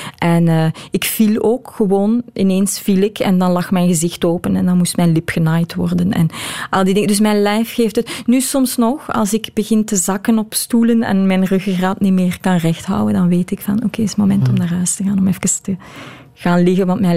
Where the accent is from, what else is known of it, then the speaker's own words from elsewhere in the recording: Belgium; Ik blijf een Belg.